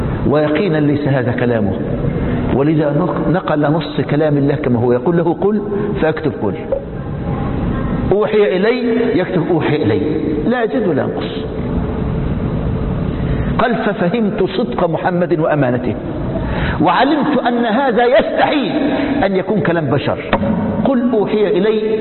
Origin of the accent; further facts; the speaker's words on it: Egypt; يحضرني موقف طريف حدث عندنا في مصر السبعينات